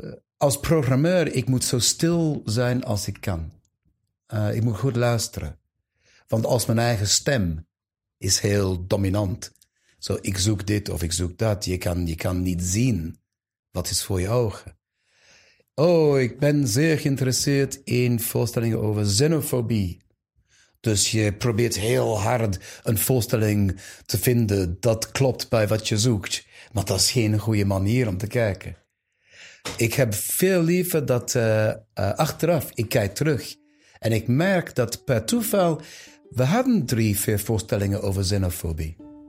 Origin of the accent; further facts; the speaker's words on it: United Kingdom; Dutch is a second language; Ik ben Brits.